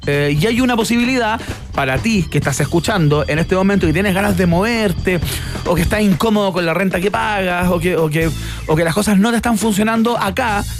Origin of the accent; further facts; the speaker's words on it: Chile; Es un buen espejo, de alguna manera, para mirarse como chilenos